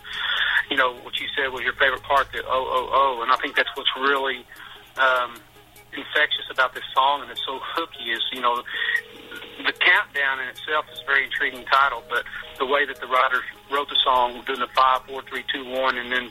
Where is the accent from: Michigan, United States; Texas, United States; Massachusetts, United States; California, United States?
Texas, United States; we're all originally from Texas, and we didn't really meet until Nashville in 1992.